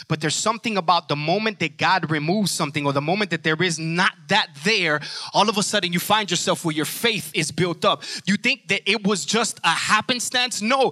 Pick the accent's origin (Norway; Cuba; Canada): Cuba; now in United States; I come from Cuba and I was fabricated there. And then I was brought in, you know, brought to something here in the United States of America. But for the most part, I was made in Cuba.